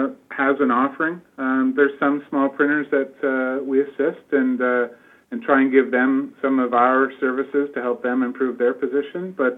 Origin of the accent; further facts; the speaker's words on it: Ontario, Canada; Like, you know, I'm from Ontario, and, you know, I've been here for 2 years